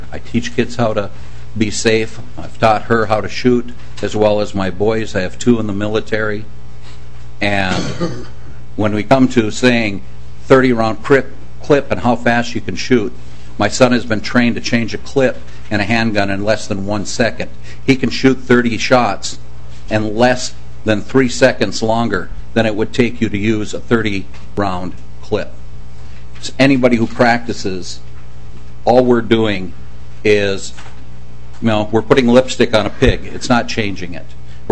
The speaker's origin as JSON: {"language": "English", "town": "Two Harbors", "region": "Minnesota", "country": "United States", "said": "I'm from Two Harbors, Minnesota."}